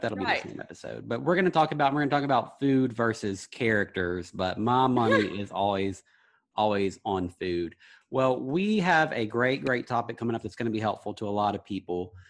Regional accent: Louisiana, United States; But, you know, we're from South Louisiana. Weddings are very much a good time down here

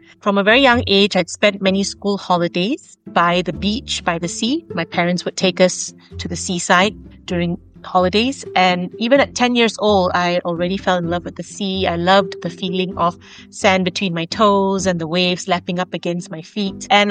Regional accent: Malaysia; I am from Malaysia. I'm currently based in Malaysia

